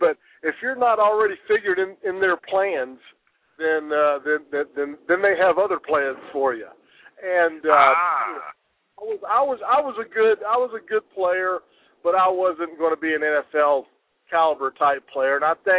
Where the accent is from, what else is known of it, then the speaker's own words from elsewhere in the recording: Nashville, Tennessee, United States; I grew up here in Nashville, Tennessee.